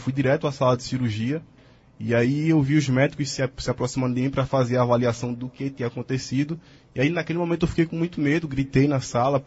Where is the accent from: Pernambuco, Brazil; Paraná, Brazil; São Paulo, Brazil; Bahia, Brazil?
Pernambuco, Brazil; Olinda; Eu sou da cidade de Olinda.